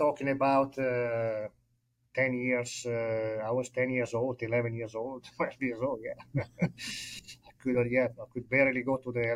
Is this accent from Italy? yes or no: yes; Monza, Lombardy, Italy; I was born in Monza. I grew up in Monza or nearby.